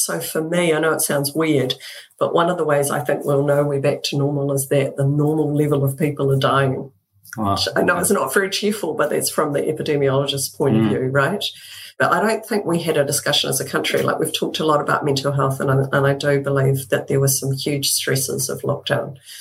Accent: Wellington, New Zealand; also born or lived in Christchurch; I was from Wellington and it never occurred to me that I would be going to an earthquake zone, right?

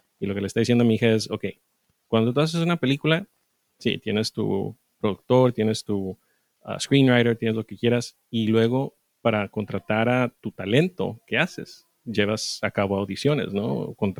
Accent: Mexico; yo crecí en México, sí, vivo allá, lo que quieran, nací allá, pero crecí en México y yo nunca conocí en mis 30 y, bueno, 27 años que estuve viviendo aquí antes de que, no, 30 años antes de que me cambiara para allá

